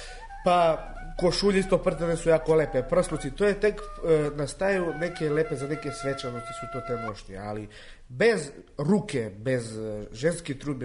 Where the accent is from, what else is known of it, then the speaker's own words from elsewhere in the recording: Svrljig, Southern and Eastern Serbia, Serbia; iz Svrljig sam, rodom iz Svrljig, starinom poca i šljivik, po majku iz Radmirovac. 2000. sam godište